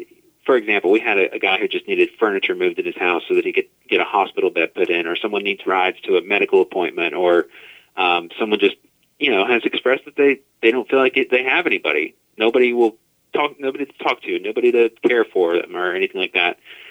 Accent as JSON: {"language": "English", "town": "Huntington", "region": "West Virginia", "country": "United States", "tie": "born or raised there", "said": "So I was born and raised here in Huntington, West Virginia. Been here my whole life. Love this town, love this city, love these people."}